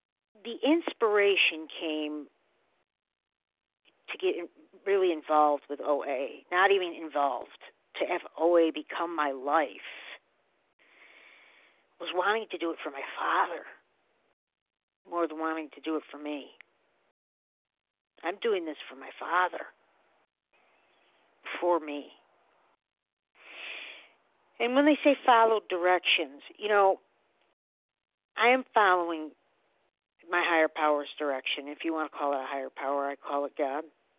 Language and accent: English; Syracuse, New York, United States; accent: Syracuse; I'm 42, from Syracuse, New York, and you can tell in my accent, Syracuse.